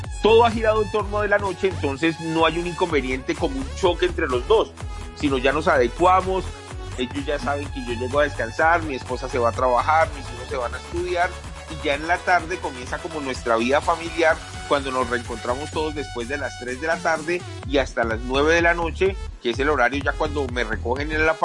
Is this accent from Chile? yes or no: no; Bogotá, Bogotá Capital District, Colombia; yo soy de Bogotá, soy un periodista apasionado con lo que hago, tengo 43 años